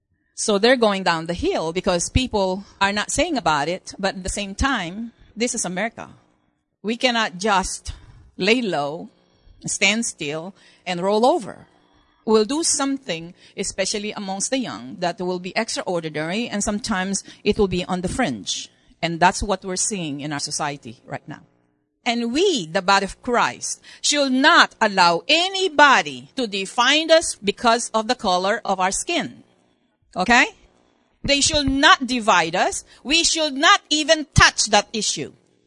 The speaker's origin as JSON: {"language": "English", "country": "Philippines", "tie": "born there", "said": "You know, I was born in the Philippines with my parents."}